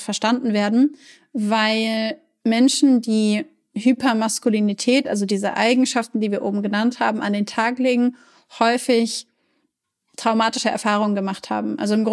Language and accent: German; Hanover, Lower Saxony, Germany; aber ich komme ja aus Hannover, da gibt's das.